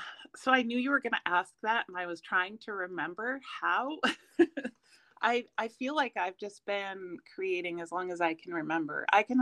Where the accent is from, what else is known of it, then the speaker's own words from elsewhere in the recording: Minnesota, United States; now in Tucson, United States; I grew up in the Midwest, Minnesota area, but now I'm in the desert.